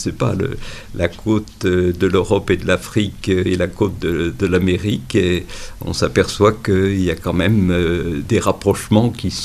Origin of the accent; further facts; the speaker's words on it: Paris, Île-de-France, France; je suis originaire de Paris, j'étais à côté de la rue des Rosiers